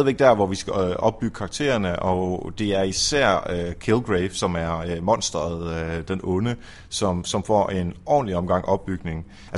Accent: Jutland, Denmark; Nu kommer jeg selv fra Jylland, så det må jeg gerne sige.

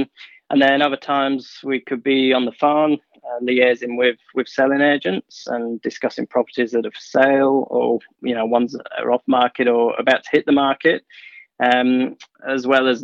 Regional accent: England, United Kingdom; moved away as an adult; So I went to primary and high school in my hometown, and then I studied architectural engineering at Leeds University.

